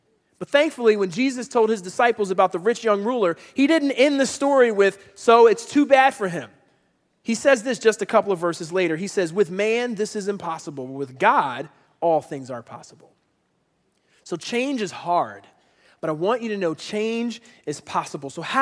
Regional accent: Philadelphia, Pennsylvania, United States; I grew up in Philadelphia, in the city, and for some reason in the concrete streets of Philadelphia, there wasn't a lot of tent camping at night.

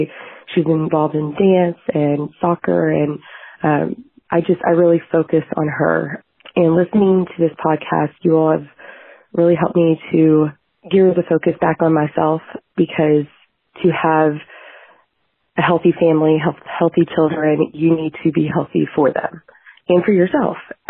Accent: Louisville, Kentucky, United States; I'm from Louisville, Kentucky.

